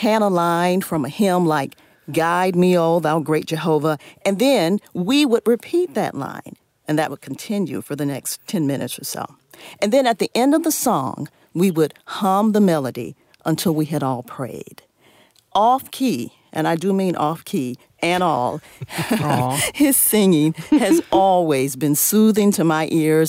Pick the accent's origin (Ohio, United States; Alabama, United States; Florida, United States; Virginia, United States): Alabama, United States; Mobile; So as kids growing up in Mobile, Alabama, our Christmas morning devotions are the only times I ever remember hearing my dad sing.